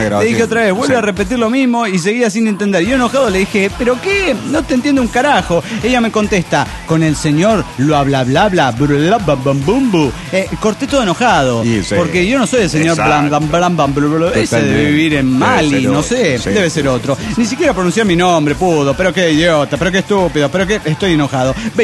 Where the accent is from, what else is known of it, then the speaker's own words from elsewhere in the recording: Viale, Entre Ríos, Argentina; de Viale, capital del chusma de mierda argentina.